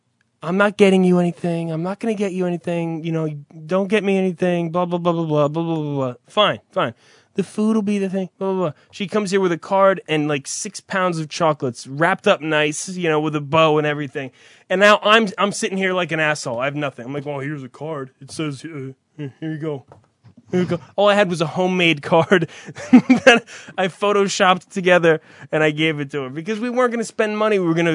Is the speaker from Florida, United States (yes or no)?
no; New Jersey, United States; Holy shit, I am from New Jersey, ladies and gentlemen. I am from New Jersey, I drink coffee, and I am a douche.